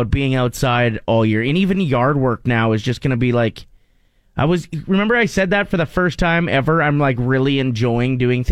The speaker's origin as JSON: {"language": "English", "town": "Maidstone", "region": "Saskatchewan", "country": "Canada", "tie": "born or raised there", "said": "And my hometown of about 900 people has a very lit Facebook page called What's Happening in Maidstone."}